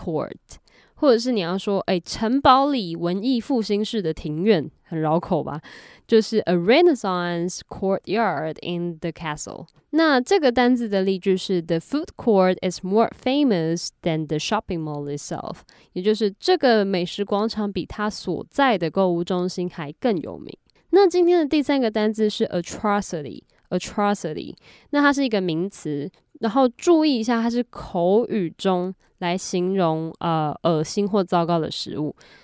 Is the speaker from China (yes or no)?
no; Taiwan; 例如我们台湾人可能就比较会知道中式的料理讲求大火快炒的热度